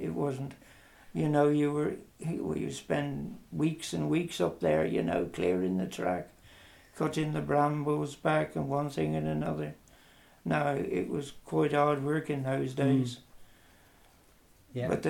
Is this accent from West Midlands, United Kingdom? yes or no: yes; Great Witley, West Midlands, United Kingdom; I was born in Great Whitley in 1946. I was born at 8 Stairport Road.